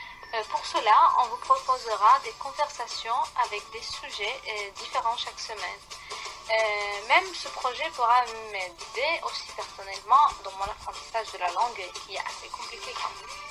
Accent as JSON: {"language": "French", "town": "Damascus", "region": "Damascus Governorate", "country": "Syria", "second_language": "French", "moved": "yes", "lives_now": "Marseille, France", "said": "j'ai 21 ans, je suis en deuxième année à l'université. Je viens de Damas, la plus ancienne ville habitée dans le monde et qui est la capitale de la Syrie. Je suis arrivée en France depuis 2016 et j'habite à Marseille."}